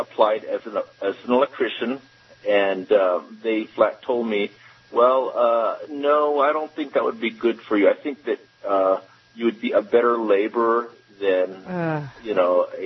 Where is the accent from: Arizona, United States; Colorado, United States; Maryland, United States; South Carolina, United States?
Colorado, United States; Greeley; also born or lived in Wisconsin; I also am from Greeley. I was raised in Greeley, and I was born in Wisconsin.